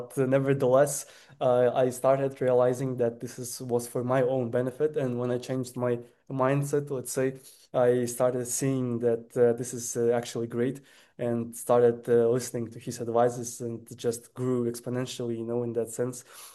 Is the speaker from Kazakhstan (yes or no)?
yes; Kazakhstan; growing up in Kazakhstan, somewhere in Central Asia, you know.